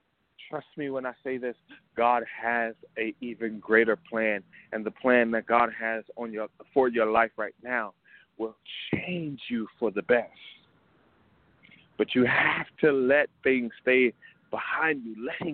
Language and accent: English; Missouri, United States; moved away as an adult; I was living in my home state of Missouri. And I knew for sure that the Lord was calling me. He was telling me to move, to leave, and to come to the East Coast.